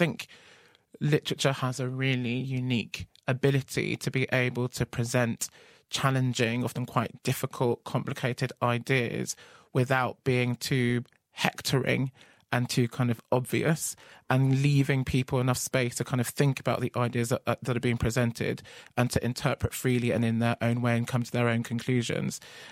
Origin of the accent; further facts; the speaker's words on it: Ghana; And here are some fantastic things about being Ghanaian and some fantastic things about Ghana as a country.